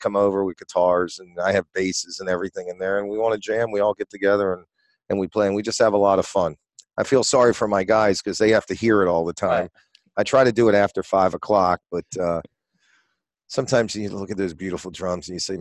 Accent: Baltimore, Maryland, United States; When I was a kid, I started when I grew up in Baltimore. I was five.

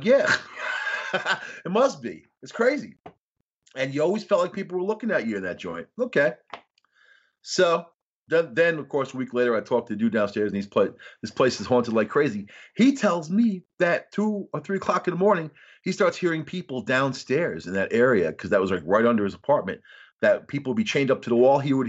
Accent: Long Island, New York, United States; I made friends with them right away because I was from Long Island, you know.

